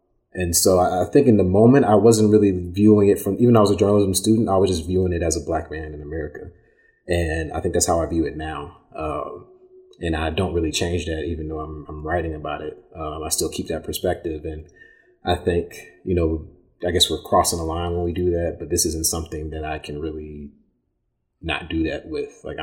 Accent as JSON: {"language": "English", "town": "Ferguson", "region": "Missouri", "country": "United States", "tie": "born or raised there", "said": "born and raised in Ferguson, Missouri, like 2 weeks before my freshman year is when Michael Brown got shot."}